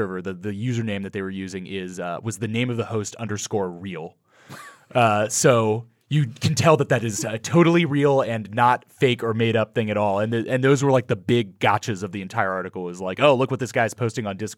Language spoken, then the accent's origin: English; Cincinnati, Ohio, United States; now in California, United States; Cincinnati.